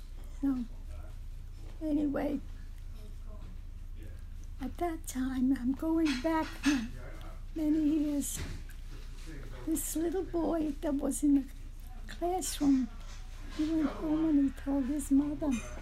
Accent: Italy; moved away; But when I came from Italy and I went to the store with my cousin Faustina

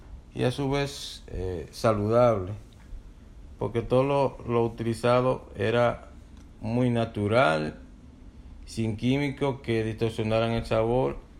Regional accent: Moca, Espaillat, Dominican Republic; Bueno, crecí en San Víctor, Moca. Eso es en República Dominicana.

